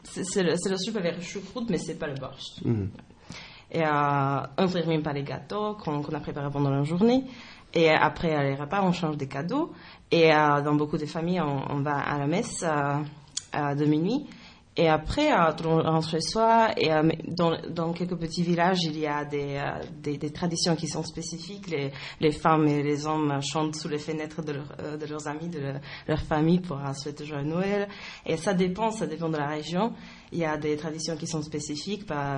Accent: Slovakia; Oui, chez nous, en Slovaquie, la journée principale, c'est aussi le 24.

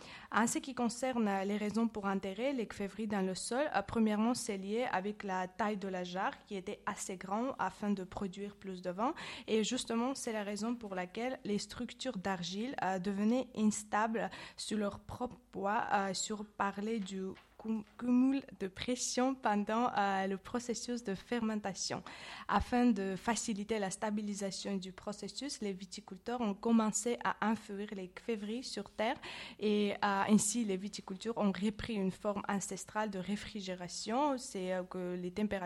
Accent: Georgia; French is a second language; now in France; je devais expliquer à tout le monde que je venais de Géorgie et ce n'était pas un État américain, mais simplement d'un pays Géorgie.

